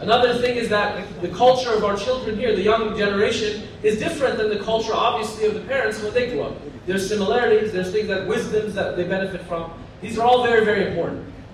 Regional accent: Afghanistan; And then, you know, we're from Afghanistan, so their marriage at one point was a marriage of security

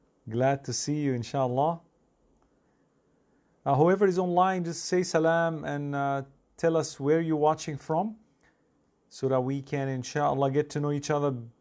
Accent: Karachi, Sindh, Pakistan; from Karachi.

